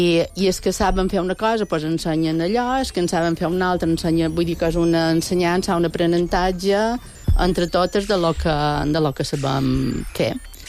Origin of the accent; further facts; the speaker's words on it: Capdepera, Balearic Islands, Spain; De Cap de Pere.